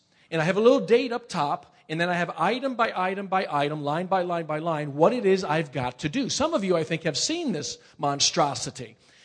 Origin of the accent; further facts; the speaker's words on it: Staten Island, New York, United States; Growing up in Staten Island, New York, we used to go on vacation every August, and we would go over to Mountain Lake House in the Poconos.